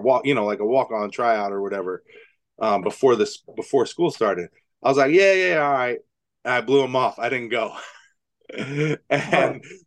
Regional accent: Poinciana, Florida, United States; Yeah, I'm from Poinciana. We don't go to college, you know, playing baseball or whatever.

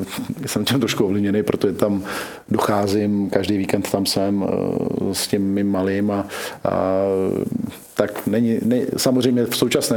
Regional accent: Litoměřice, Ústí nad Labem Region, Czechia; já jsem z Litoměřic, přišel jsem do Kladna

